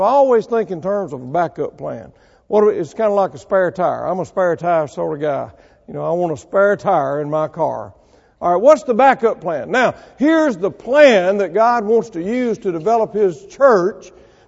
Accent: Mississippi, United States; I'm from Mississippi.

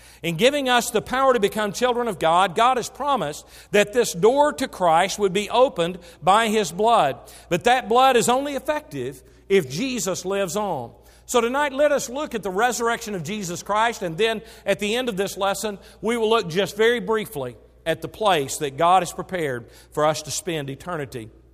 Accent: Waco, Texas, United States; I grew up near Waco, Texas, and in an area where the testing of Air Force aircraft took place quite often.

